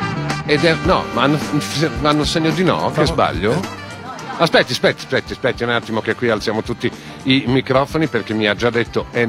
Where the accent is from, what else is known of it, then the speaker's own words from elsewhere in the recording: Varese, Lombardy, Italy; Ma guardi, io sono di Varese, però so che è qua vicino